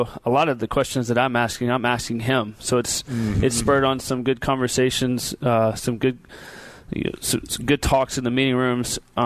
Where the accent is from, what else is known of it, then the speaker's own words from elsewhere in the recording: Texas, United States; But again, I'm from Texas.